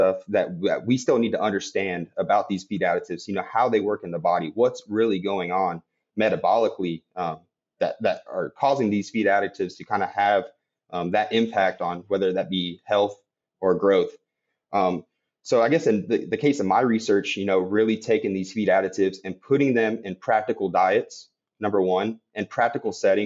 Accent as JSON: {"language": "English", "town": "San Antonio", "region": "Texas", "country": "United States", "said": "I'm from South Texas originally, San Antonio area. There's not a lot of broiler production, I guess, in that part of the state."}